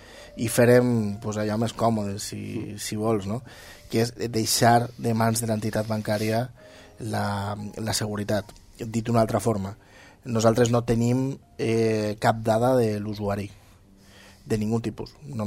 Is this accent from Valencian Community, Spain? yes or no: yes; Valencian Community, Spain; tot allò innovador que fem com, com a valencians que hi ha moltes coses innovadores